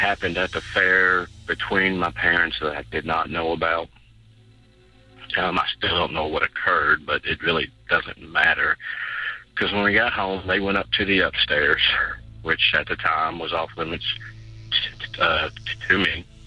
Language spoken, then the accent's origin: English; Louisville, Kentucky, United States; I'm from Louisville, Kentucky.